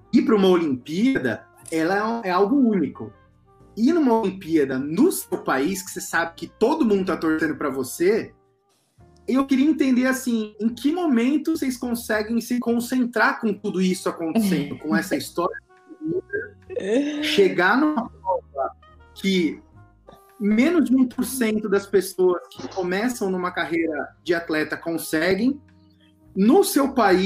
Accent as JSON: {"language": "Portuguese", "country": "Brazil", "said": "a gente sabe como nós, brasileiros, não reconhecemos devidamente os atletas"}